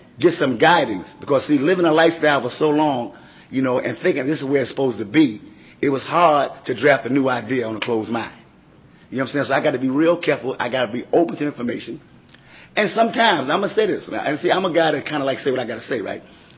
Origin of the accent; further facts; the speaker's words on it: New York City, New York, United States; I come from Brooklyn, New York. That means I got to travel.